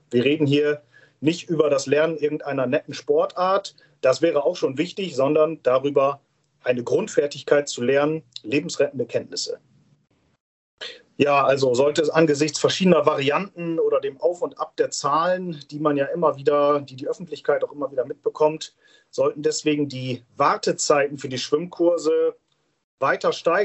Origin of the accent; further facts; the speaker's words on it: Garrel, Lower Saxony, Germany; in meiner Heimatortsgruppe, in meiner Heimatgemeinde in Garrel.